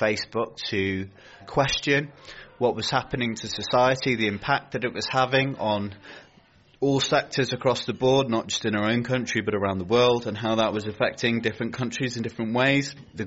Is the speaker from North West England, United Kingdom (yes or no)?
no; West Midlands, United Kingdom; I'm from Shropshire.